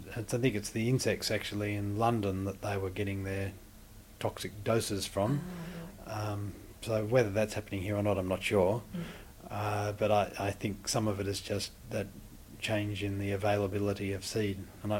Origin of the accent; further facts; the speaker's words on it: Sydney, New South Wales, Australia; I remember sparrows as being really common as a kid in Sydney